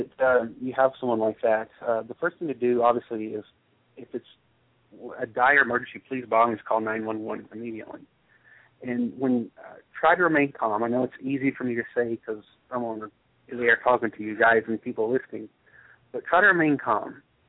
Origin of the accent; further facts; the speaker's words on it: North Carolina, United States; when I grew up in North Carolina, the officers were someone to respect them.